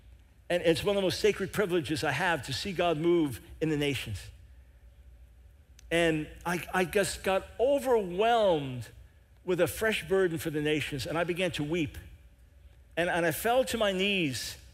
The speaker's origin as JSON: {"language": "English", "region": "New York", "country": "United States", "tie": "born or raised there", "moved": "as an adult", "said": "I'm from New York, born in New York City, raised on Long Island, spent almost the first half of my life there. Then we lived in different parts of the country."}